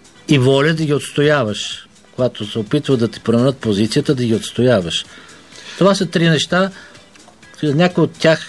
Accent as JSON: {"language": "Bulgarian", "town": "Panagyurishte", "region": "Pazardzhik Province", "country": "Bulgaria", "tie": "born there", "said": "Аз съм роден в Панагюрско. Нямам нищо гръцко, между другото, защото мнозина мислят, че съм скрит грък. Нямам, просто случайно после научи гръцки."}